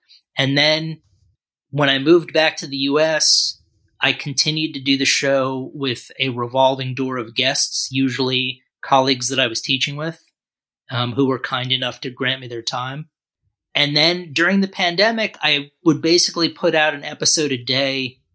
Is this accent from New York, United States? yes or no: yes; New York City, New York, United States; So, I'm originally from New York City.